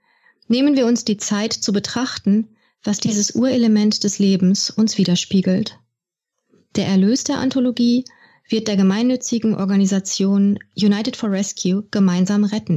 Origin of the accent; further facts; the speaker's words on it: Bremerhaven, Bremen, Germany; born there; Ich bin in Bremerhaven geboren, also quasi an der Nordseeküste.